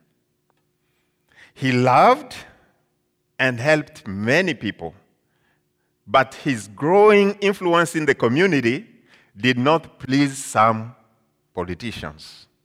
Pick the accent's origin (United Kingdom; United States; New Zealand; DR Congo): DR Congo; Eastern Congo; I come from Eastern Congo. Eastern Congo, as you can see. But currently my family lives in the western part, about 1,200 miles away from my hometown.